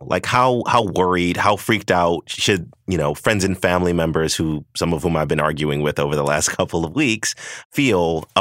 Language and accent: English; the South, United States; I'm from the South. That one just got me.